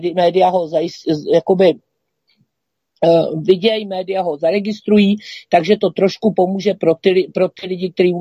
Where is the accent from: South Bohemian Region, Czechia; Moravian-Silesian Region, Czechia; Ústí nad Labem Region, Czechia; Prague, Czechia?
Prague, Czechia; jsme obě z Prahy 7